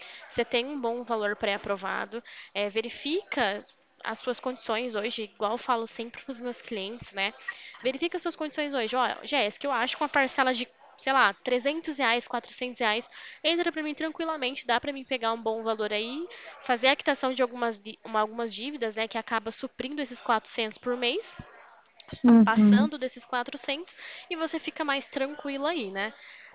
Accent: Limeira, São Paulo, Brazil; Eu sou aqui de Limeira, São Paulo.

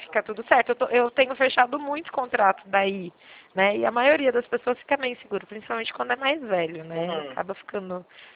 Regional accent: São Paulo, Brazil; eu sou de São Paulo

